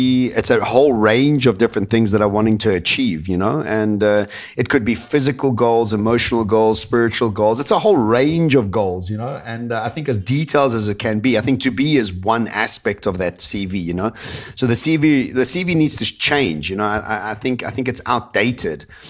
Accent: Cape Town, Western Cape, South Africa; I come from Cape Town, and Cape Town had a different armor.

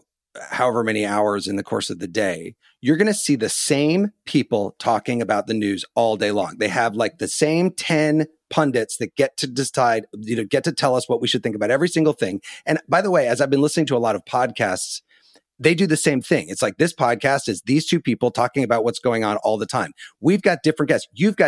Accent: Illinois, United States; Look, I grew up in Illinois where every show is like, that's 9, 8 Central on CBS.

